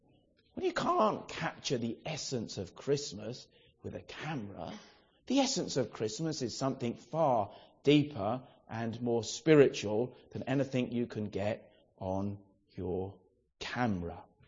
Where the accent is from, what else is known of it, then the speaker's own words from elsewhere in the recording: England, United Kingdom; These are familiar themes, aren't they, to us as English people.